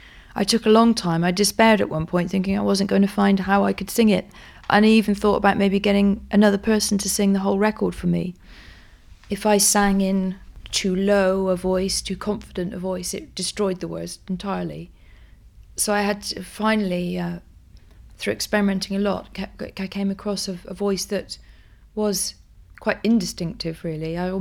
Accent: England, United Kingdom; I'm a English woman living in England.

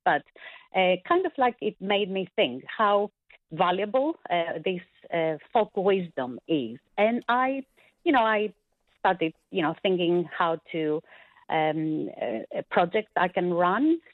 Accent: Greece; I'm originally from Greece.

